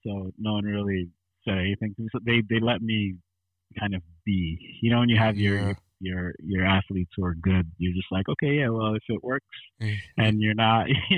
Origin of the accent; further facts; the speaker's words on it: New York City, New York, United States; I wanna say that I grew up in New York. So I'm a New Yorker essentially.